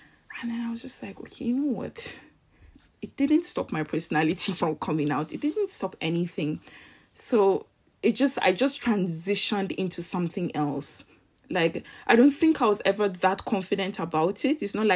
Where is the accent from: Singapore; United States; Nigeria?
Nigeria; Kano; my mom is Trinidadian, so from South America, the Caribbean. I was born and raised in Kano, so it was very much, we were in the north, but also not your average or typical northerners.